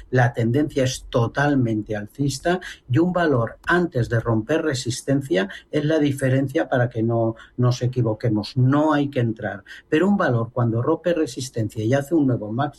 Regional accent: Valencia, Valencian Community, Spain; Sabéis que soy de Valencia.

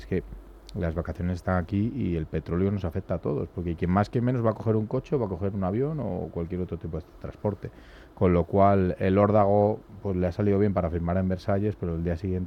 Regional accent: Villablino, Castile and León, Spain; te vas a mi pueblo, Villablino, y te compras una casa por 20.000 euros.

